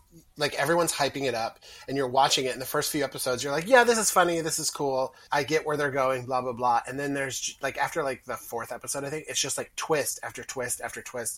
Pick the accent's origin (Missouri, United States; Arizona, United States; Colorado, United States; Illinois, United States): Missouri, United States; Like my hometown in Missouri has one of those zoos. This guy has like 3 or 4 tigers and 1 monkey and 1 crocodile. And this is like outside of St. Louis. So, you know, it snows there and it gets below 0 in the winter.